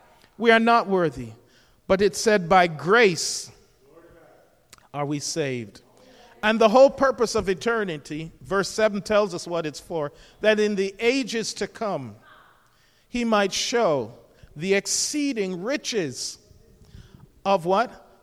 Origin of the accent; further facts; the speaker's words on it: Jamaica; and so when we were growing up in Jamaica, she would be sent to different post offices around the island.